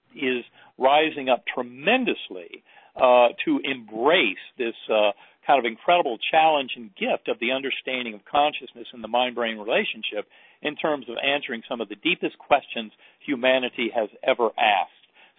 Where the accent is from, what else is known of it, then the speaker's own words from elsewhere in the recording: North Carolina, United States; wanting to believe all those teachings in my Methodist church growing up in North Carolina.